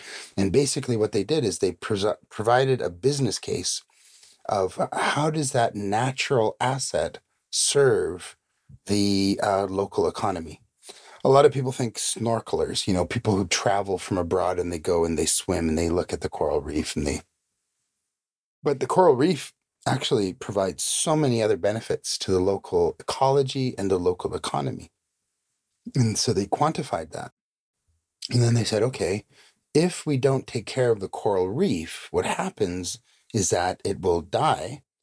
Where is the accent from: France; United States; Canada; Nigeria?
Canada; British Columbia; I'm a Musqueam, and I come from Witwak.